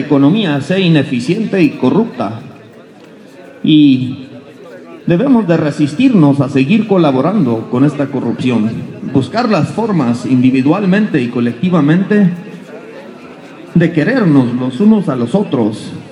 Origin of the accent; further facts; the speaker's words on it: Mexico; reflexionemos en las cosas que nos humillan como mexicanos